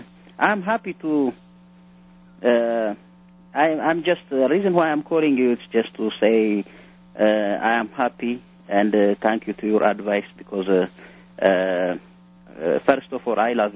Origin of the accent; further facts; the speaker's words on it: Ethiopia; English is a second language; now in United States; I'm from Ethiopia.